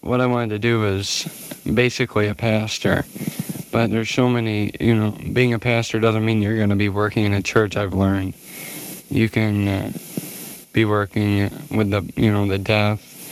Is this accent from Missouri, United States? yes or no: yes; St. Louis, Missouri, United States; And I grew up in South St. Louis, right around Ted Drew's.